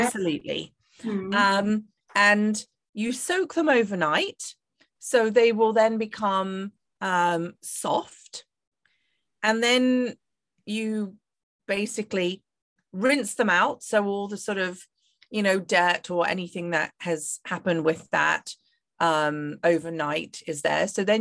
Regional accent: North India, India; I'm actually from North India, whereas dosas are a South Indian, almost staple.

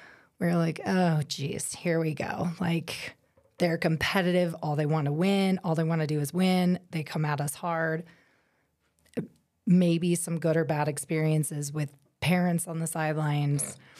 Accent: Longmont, Colorado, United States; So I grew up in Longmont. I graduated Longmont High. I played soccer here in town

